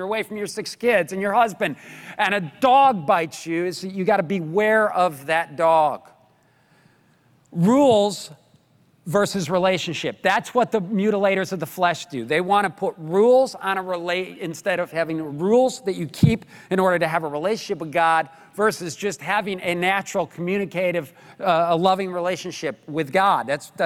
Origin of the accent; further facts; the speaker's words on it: New York, United States; I'm a New Yorker. Most of you know that. However, I live in upstate New York.